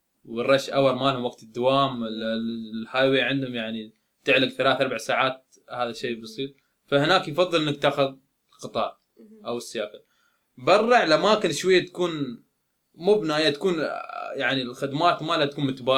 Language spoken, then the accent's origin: Arabic; Dubai, United Arab Emirates; أول ما يسألوه أنت من وين، لما يقول من دبي أو من الإمارات